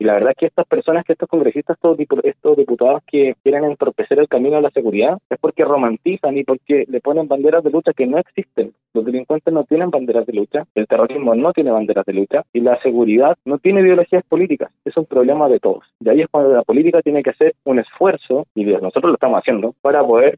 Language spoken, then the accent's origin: Spanish; Chile; como chilenos